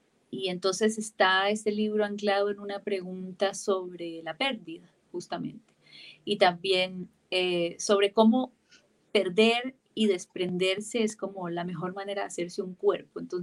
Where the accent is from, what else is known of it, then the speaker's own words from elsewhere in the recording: Barrancabermeja, Santander, Colombia; moved away; also born or lived in Bogotá; Yo nací, crecí en Barranca Bermeja, después me fui para Bogotá, después salí del país, etc.